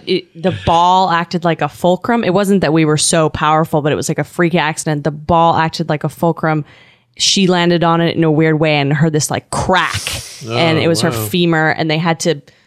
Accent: Canada; I'm from Canada.

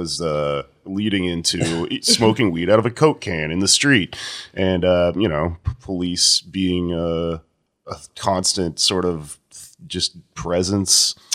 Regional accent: United States; born there; I was born in America.

